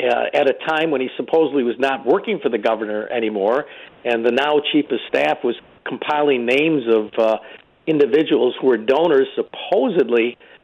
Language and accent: English; Syracuse, New York, United States; Stephanie and Miner and I are good friends. We're both from the Syracuse area.